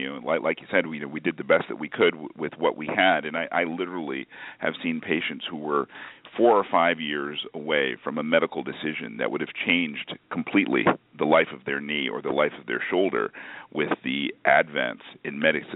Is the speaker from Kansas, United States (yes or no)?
no; Hartford, Connecticut, United States; I grew up in Connecticut in Hartford, and we had a team called the Hartford Whalers.